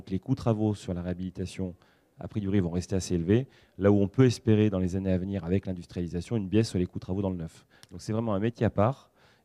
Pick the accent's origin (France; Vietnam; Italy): France; Bordeaux, Nouvelle-Aquitaine; Moi, je viens de la ville de Bordeaux